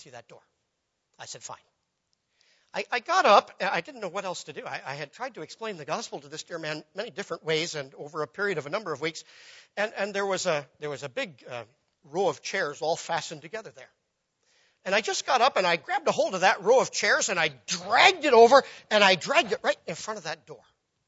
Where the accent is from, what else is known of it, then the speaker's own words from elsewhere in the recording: United States; I'm an American, I can say that.